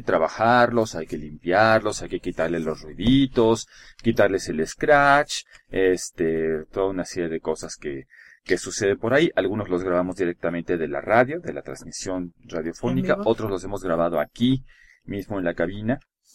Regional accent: Mexico; Pero como somos mexicanos, vamos a hablar en español, ¿no?

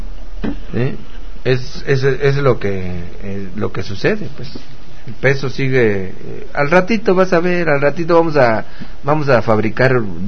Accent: Mexico; nosotros, como mexicanos

